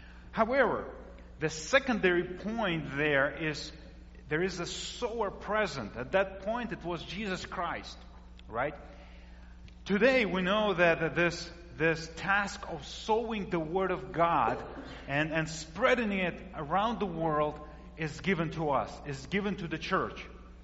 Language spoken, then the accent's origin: English; Latvia; born there; English is a second language; I was born, as you will hear from my accent, I was born in Northern Europe, in the country, small country of Latvia. It's about 2 million people. And it used to be part of Soviet Union at that time.